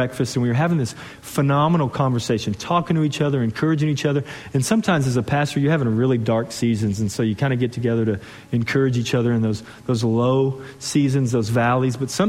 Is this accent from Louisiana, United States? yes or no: no; Texas, United States; born there; also born or lived in Portland, Oregon; Before I came back to Texas, I was born in Texas, and I moved to Portland, Oregon to be a youth pastor for 5 years.